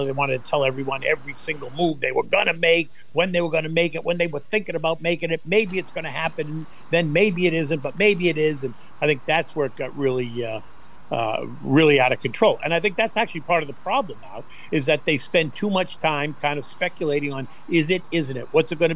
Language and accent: English; Boston, Massachusetts, United States; moved away as an adult; because I grew up in Boston, right? I grew up in the first 22 years of my life. I grew up just 8 miles outside of, you know, downtown Boston, and it was great.